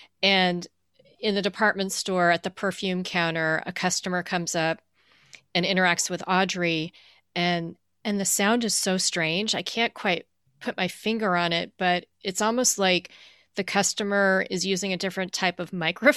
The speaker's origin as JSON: {"language": "English", "region": "California", "country": "United States", "said": "I'm from California, and one of the first trips my family took to the East Coast, my mom was so worried we were going to freeze"}